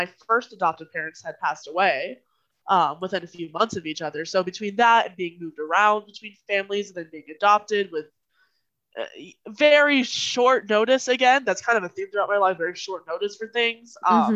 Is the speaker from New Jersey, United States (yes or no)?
no; Florida, United States; I'm originally from Florida, and Georgia is a neighboring state.